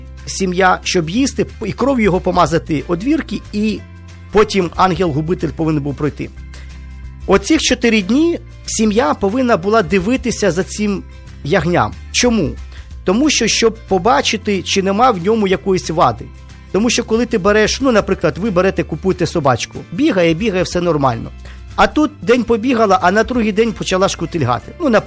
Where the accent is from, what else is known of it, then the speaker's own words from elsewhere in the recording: Kyiv, Ukraine; ми, кияни, наприклад, кияни, ми живемо в цій культурі, де ми не рубаємо курам голову, там, не колим кабана, там, і ще щось там, ну, тобто ми не живемо таким життям, ми все купуємо готове.